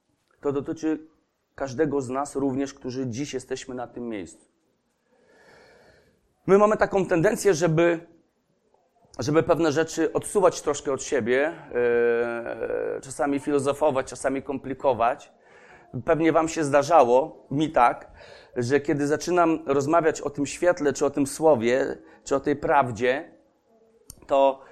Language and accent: Polish; Kozienice, Masovian Voivodeship, Poland; bo ona dotarła do kozienic, skąd pochodzę